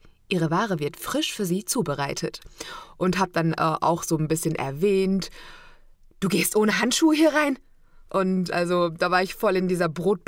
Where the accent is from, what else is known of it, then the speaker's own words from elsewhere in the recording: Rastatt, Baden-Württemberg, Germany; Ich komme ja aus Rastatt, aus der Gegend, und da redet man halt Badisch.